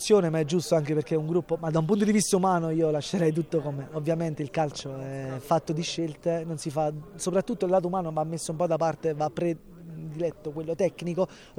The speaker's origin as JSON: {"language": "Italian", "region": "Campania", "country": "Italy", "said": "E per me, capito, che sono irpino, dico, non abbiamo nulla da invidiare paesaggisticamente a tutto il territorio mondiale."}